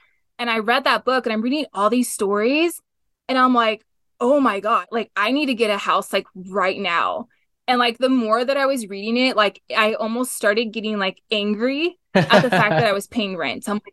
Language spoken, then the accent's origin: English; Houston, Texas, United States; No, I'm actually from Texas, Houston, Texas.